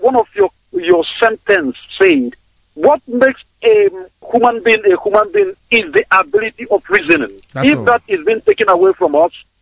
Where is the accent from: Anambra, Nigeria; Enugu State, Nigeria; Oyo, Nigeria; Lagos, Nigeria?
Anambra, Nigeria; Onitsha; now in Sweden; I hail from Onichado, Umude village on Onichado in Anambra State.